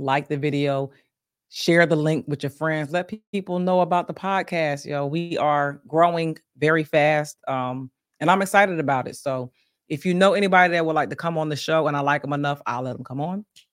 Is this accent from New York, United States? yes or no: no; Bristol, Pennsylvania, United States; my hometown, Bristol, PA.